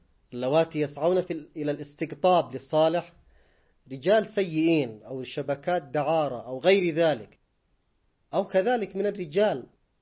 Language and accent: Arabic; Yemen; ما جرى عندنا في اليمن